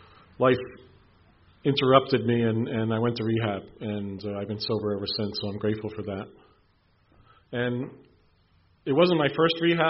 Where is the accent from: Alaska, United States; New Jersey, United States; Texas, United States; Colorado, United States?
New Jersey, United States; West Milford; I'm from West Milford, New Jersey.